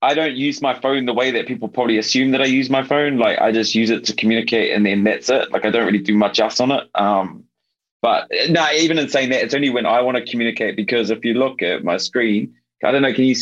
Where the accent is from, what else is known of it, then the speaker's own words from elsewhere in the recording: Australia; I think it was my Australia times when I grew up in Aussie.